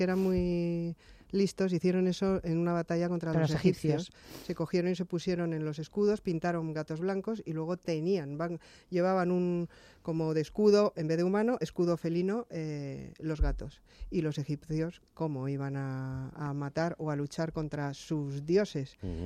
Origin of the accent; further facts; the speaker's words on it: Bilbao, Basque Country, Spain; Pues, pero bueno, soy de Bilbao, no lo tengáis en cuenta.